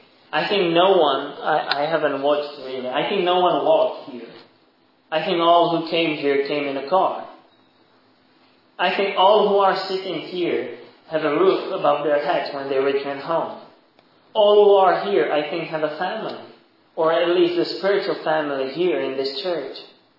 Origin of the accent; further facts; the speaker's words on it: Czechia; I came here from the Czech Republic, which is a small country in the middle of Europe.